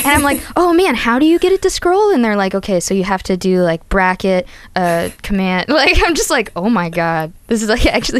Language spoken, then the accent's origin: English; Tennessee, United States; because I grew up in Tennessee and it would have been taboo otherwise.